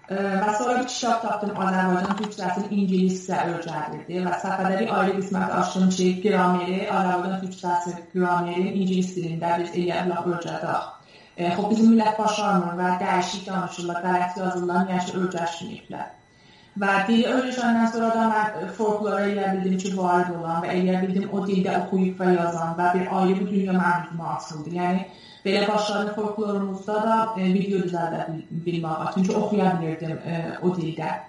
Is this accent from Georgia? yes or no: no; Tabriz, East Azerbaijan, Iran; moved away as an adult; now in United States; Təbrizdə doğulub və böyümüşəm və 25 yaşında Amerikaya köçmüşəm. İki dənə uşağım var və Florida ştatında yaşayıram.